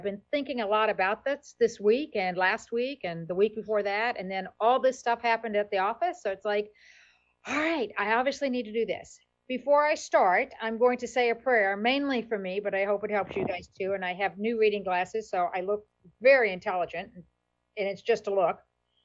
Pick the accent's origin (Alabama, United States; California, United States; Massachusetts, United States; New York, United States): Alabama, United States; Wetumpka; So I told you … I am from Wetumpka, Alabama. You might notice I don't have a Southern accent.